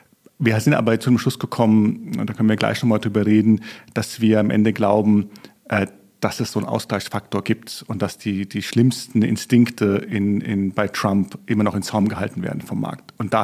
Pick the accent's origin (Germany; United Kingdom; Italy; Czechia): Italy; interessanterweise bin ich als Südländer der mit den wenigsten Emotionen bei diesen Diskussionen.